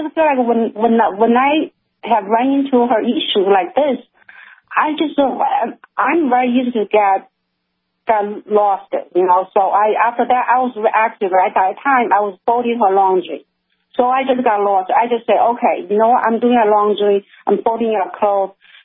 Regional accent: China; now in United States; I'm from China.

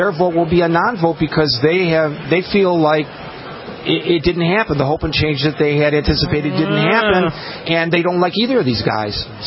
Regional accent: Michigan, United States; I'm from Michigan, and I was unaware that he had done those things.

